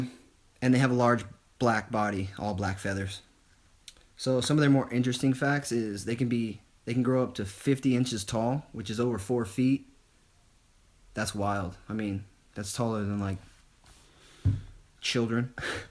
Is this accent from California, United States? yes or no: yes; California, United States; Honestly, I'm from California, and I had no idea what our state bird was before I looked it up.